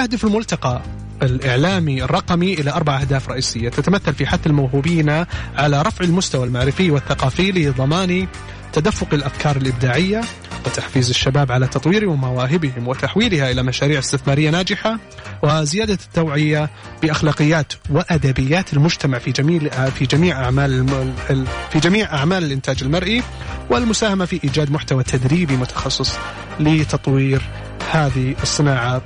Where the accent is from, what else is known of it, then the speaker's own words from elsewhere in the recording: Saudi Arabia; نحن في السعودية